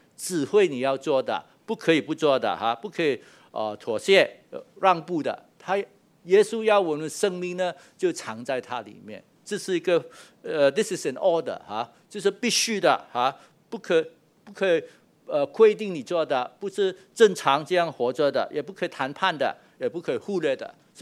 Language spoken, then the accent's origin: Chinese; China; 但是我们中国人不但是这样，水果还吃什么菜，对吗？